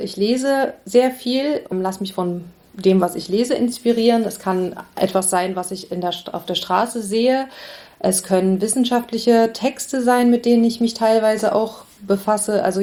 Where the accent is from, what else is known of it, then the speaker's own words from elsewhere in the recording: Oxford, South East England, United Kingdom; Also ich bin ja in Oxford aufgewachsen